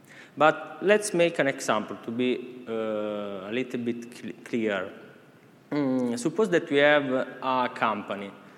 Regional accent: Italy; I'm from Italy.

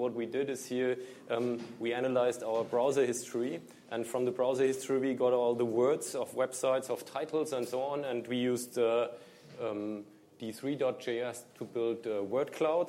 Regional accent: Germany; but we are from Germany, so it's the German word of coffee.

